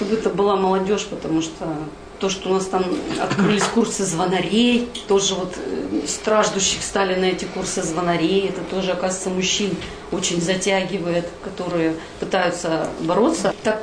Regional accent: Surgut, Khanty-Mansi Autonomous Okrug, Russia; Всем добрый вечер. … города Сургута.

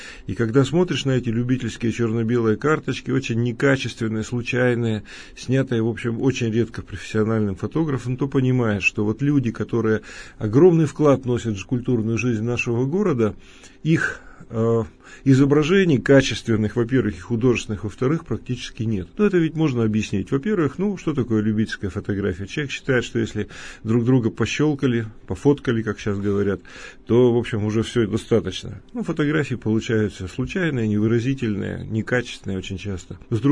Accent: Yekaterinburg, Sverdlovsk Oblast, Russia; Я коренной свердловчанин. Я родился и вырос в этом городе, очень им горжусь

